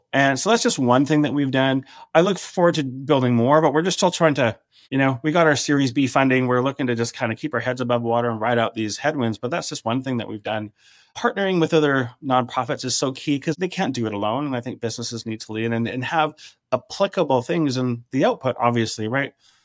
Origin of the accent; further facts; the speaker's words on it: Canada; That really hurts as a Canadian.